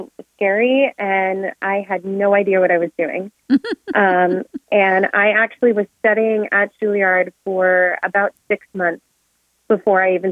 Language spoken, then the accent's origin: English; Albany, New York, United States; So I'm from Albany, New York.